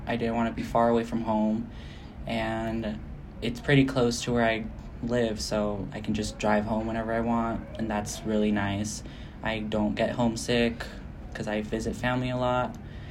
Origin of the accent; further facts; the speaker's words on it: Granby, Colorado, United States; I am from Granby, Colorado.